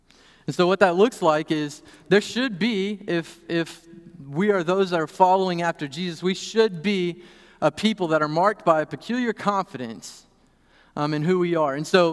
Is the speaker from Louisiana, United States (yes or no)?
yes; Shreveport, Louisiana, United States; also born or lived in Norman, Oklahoma; So I grew up in Shreveport, Louisiana. That's where I felt that call. Spent some time in Norman, Oklahoma, helping plant a church there.